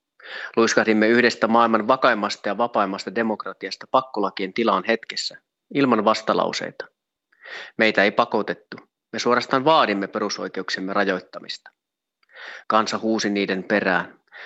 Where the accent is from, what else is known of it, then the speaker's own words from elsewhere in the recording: Sweden; now in Finland; Kotimaani Ruotsi on lähtenyt tautia päin toisenlaisella strategialla.